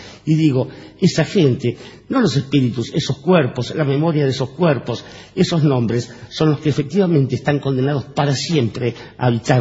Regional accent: Buenos Aires, Argentina; no he tenido más remedio que criarme en barracas. Yo nací en Martín García y Montes de Oca, a 3 cuadras de la iglesia de Santa Felicitas

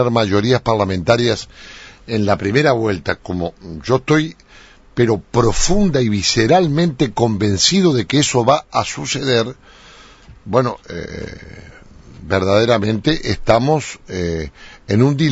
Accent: Uruguay; accent: interior

